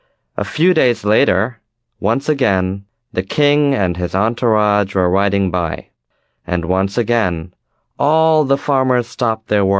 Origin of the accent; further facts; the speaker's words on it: Bangladesh; now in Washington, United States; and I'm from Bangladesh. I've lived in Washington, D.C. for 4 years, and I love this city.